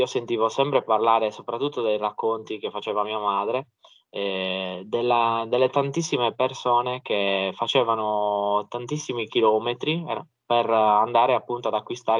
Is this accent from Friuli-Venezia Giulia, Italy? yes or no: no; Cagliari, Sardinia, Italy; Sono di Cagliari.